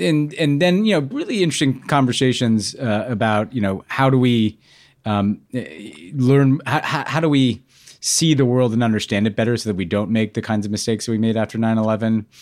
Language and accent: English; New York, United States; now in Los Angeles, United States; you move out to LA as New Yorker, and everybody's like, and I'm like, I miss New York.